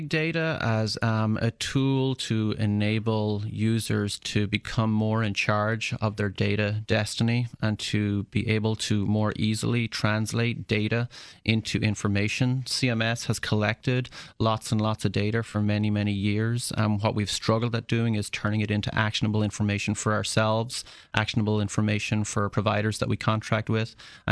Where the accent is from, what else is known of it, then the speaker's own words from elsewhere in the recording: Ireland; moved away as an adult; now in United States; So, I'm originally from Ireland. I grew up there and went to undergraduate in Ireland at University College Dublin. Back in 1994, I had the lucky happenstance of qualifying for a green card